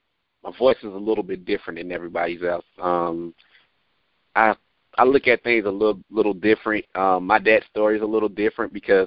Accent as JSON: {"language": "English", "town": "Atlanta", "region": "Georgia", "country": "United States", "said": "like I'm from Atlanta, like the real city of Atlanta, like no outskirts, like I'm a city boy"}